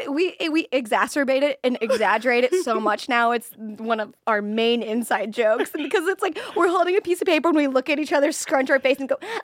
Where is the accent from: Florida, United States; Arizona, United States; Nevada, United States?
Florida, United States; I'm from Florida, and that's how we did it.